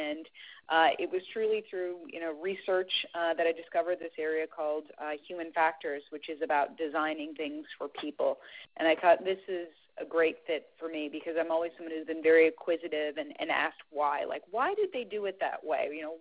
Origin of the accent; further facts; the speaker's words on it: St. John's, Newfoundland and Labrador, Canada; I grew up as far east as you can go in North America in St. John's, Newfoundland.